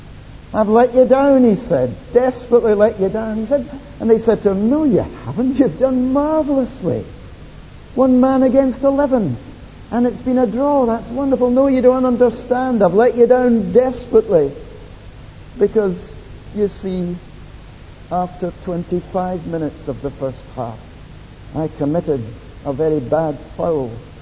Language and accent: English; Scotland, United Kingdom; And even as a Scot, I found the joke which an Englishman told to me at Keswick 4 weeks ago quite amusing.